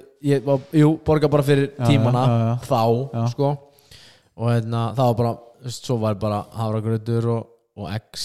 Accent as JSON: {"language": "Icelandic", "town": "Stokkseyri", "region": "Southern Region", "country": "Iceland", "said": "Ég er frá Stokkseri"}